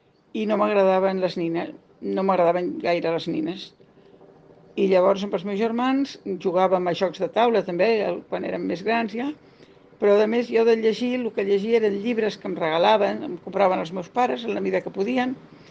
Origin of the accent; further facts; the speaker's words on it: Barcelona, Catalonia, Spain; tinc 77 anys i sóc de Barcelona, vaig néixer a Barcelona i he viscut tota la vida a Barcelona.